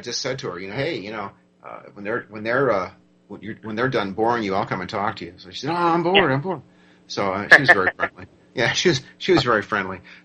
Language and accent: English; United States